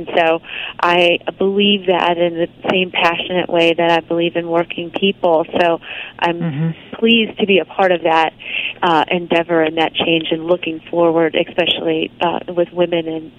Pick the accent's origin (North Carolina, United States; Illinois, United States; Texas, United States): North Carolina, United States; born there; now in Raleigh, United States; Yes, I was born in North Carolina and have been in North Carolina most of my adult life. I have just recently moved from the mountains of North Carolina in Asheville to Raleigh